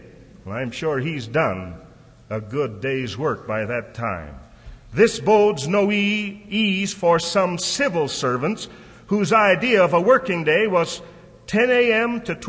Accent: Oldham, North West England, United Kingdom; born there; I was born in Oldham. And that was in November the 4th, 1898.

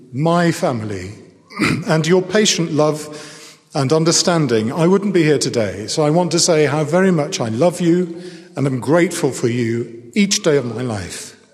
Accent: England, United Kingdom; As an Englishman, we don't use the word commencement.

